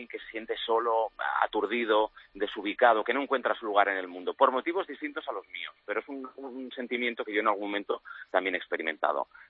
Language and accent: Spanish; Barcelona, Catalonia, Spain; yo soy de Barcelona